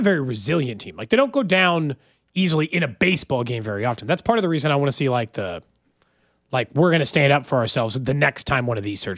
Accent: Midwest, United States; I'm so sorry that we're from the Midwest.

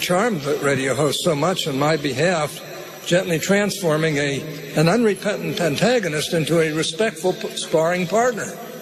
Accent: Pittsburgh, Pennsylvania, United States; Ali grew up poor here in Louisville, and I grew up poor in Pittsburgh.

